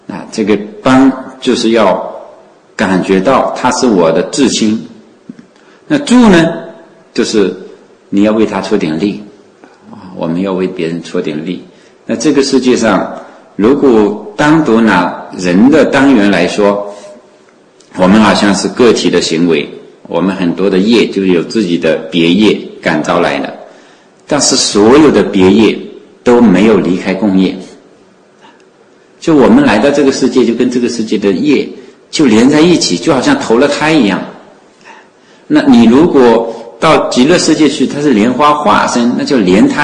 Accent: Wenzhou, Zhejiang, China; 所以就亲眷，我们温州人都叫，也叫亲眷。

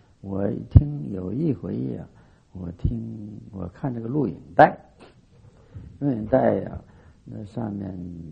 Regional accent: China; 我们中国人也特别欢喜，我也是欢喜

